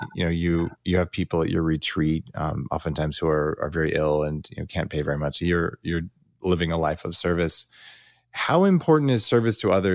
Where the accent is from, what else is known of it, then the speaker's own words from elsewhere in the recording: the West, United States; Yeah, I'm from the West. We're pretty black and white out here.